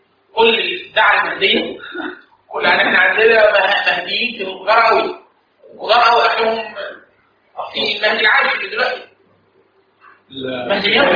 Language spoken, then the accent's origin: Arabic; Egypt; لا احنا عندنا في مصر